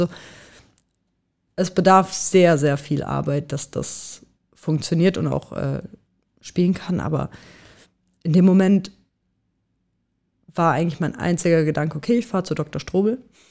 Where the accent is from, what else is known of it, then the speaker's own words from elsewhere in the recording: Frankfurt, Hesse, Germany; Frankfurt ist so irgendwo auch immer meine Heimat auch noch gewesen.